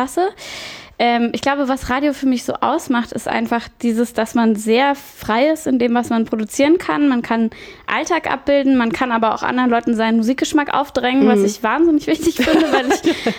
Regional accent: Bavaria, Germany; moved away as an adult; also born or lived in Schleswig-Holstein; Ja, ich komme aus Bayern.

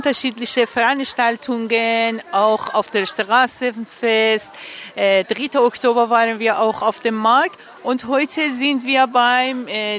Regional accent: Iran; ich komme aus dem Iran

